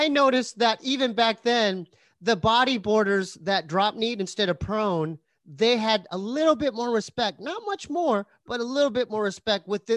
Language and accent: English; Poway, California, United States; me and my brother, you know, because we're from Poway, and so that's not near the ocean.